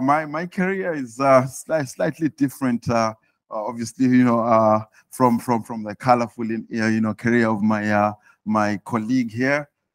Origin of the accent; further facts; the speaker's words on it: Eswatini; As my ogre here has said, I am from Eswatini. I am the CEO for Eswatini TV. I'll put a disclaimer out there first to say